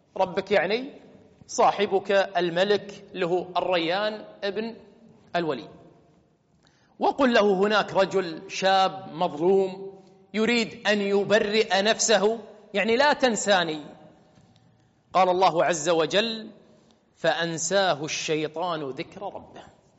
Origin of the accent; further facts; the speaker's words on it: Kuwait; عاد ما شاء الله عندنا في الكويت حنا على كيفك